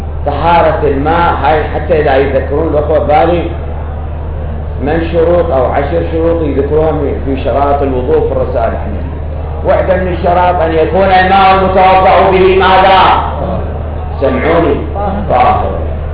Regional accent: Baghdad, Baghdad Governorate, Iraq; أنا كنت من بغداد.

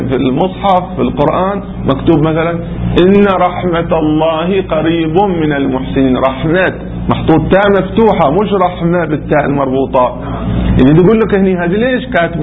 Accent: Qatif, Eastern Province, Saudi Arabia; الذين مو عندنا في القطيف ناس يقولوا صراط الذين

